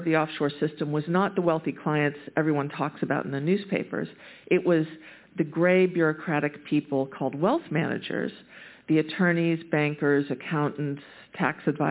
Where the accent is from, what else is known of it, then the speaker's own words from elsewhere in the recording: Chicago, Illinois, United States; like my hometown of Chicago notoriously gets terrible winter storms.